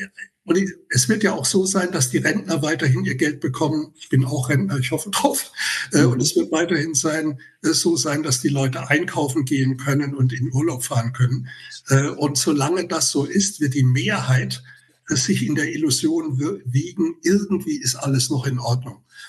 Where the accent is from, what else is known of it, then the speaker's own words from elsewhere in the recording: Ludwigshafen, Rhineland-Palatinate, Germany; Und ich habe das gerade an einem Beispiel in meiner Heimatstadt Ludwigshafen versucht deutlich zu machen